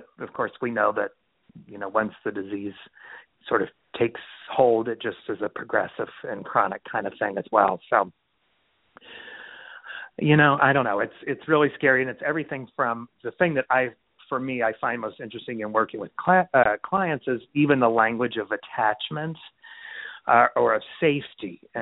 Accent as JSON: {"language": "English", "region": "Kentucky", "country": "United States", "tie": "born or raised there", "said": "I grew up in Kentucky. And where I grew up in was very rural"}